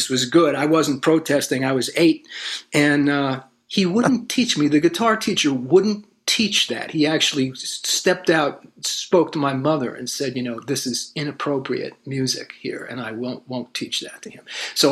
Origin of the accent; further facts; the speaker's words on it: New Hyde Park, New York, United States; also born or lived in Bayside, Queens; now in Boston, United States; Literally born in New York City, started my life in Bayside, Queens, and then my parents moved to New Hyde Park, Long Island, which is just outside New York City. So I'm a New Yorker